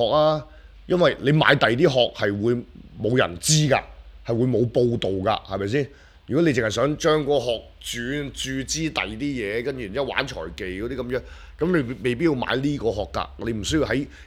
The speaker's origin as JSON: {"language": "Cantonese", "country": "Hong Kong", "said": "我哋係咩啊？我哋係香港人嘅睇法。"}